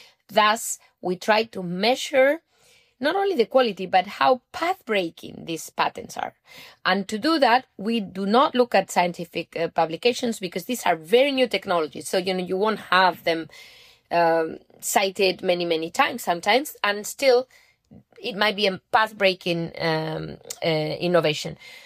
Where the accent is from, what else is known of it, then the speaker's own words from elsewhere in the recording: Spain; because we're both from Spain